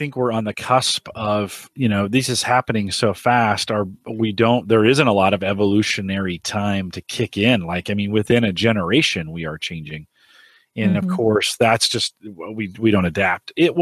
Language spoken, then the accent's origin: English; California, United States; I mean, I grew up in the Silicon Valley. So not only was I a child of the 80s, but I watched, my dad worked at IBM, and I watched Apple be born.